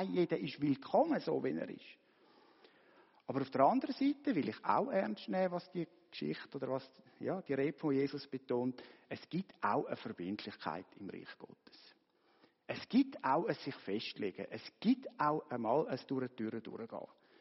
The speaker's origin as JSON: {"language": "German", "country": "Switzerland", "said": "ich als Schweizer kenne gleich noch ein bisschen Grenzen auf Deutschland"}